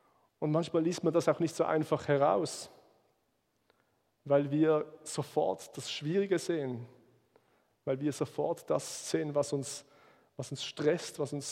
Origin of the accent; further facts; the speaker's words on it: Basel, Basel-Stadt, Switzerland; das machen wir als Basler sowieso nicht